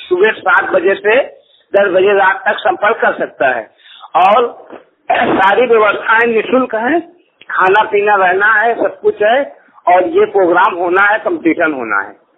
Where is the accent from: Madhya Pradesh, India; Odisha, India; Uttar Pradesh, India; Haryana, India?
Uttar Pradesh, India; Fatehpur; मैं फतेहपुर का निवासी हूँ